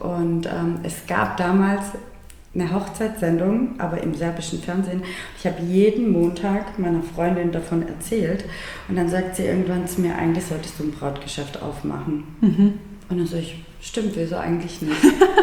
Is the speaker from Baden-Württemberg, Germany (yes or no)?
yes; Baden-Württemberg, Germany; Genau, also ich bin im Schwarzwald geboren und aufgewachsen.